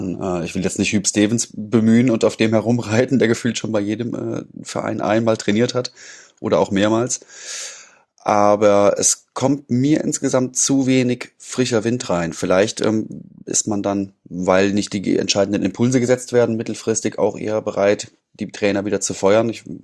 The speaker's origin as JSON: {"language": "German", "town": "Dortmund", "region": "North Rhine-Westphalia", "country": "Germany", "said": "als Dortmunder"}